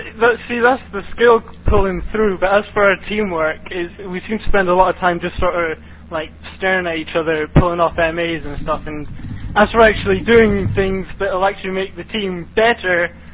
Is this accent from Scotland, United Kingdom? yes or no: yes; Scotland, United Kingdom; I'm fucking Scottish.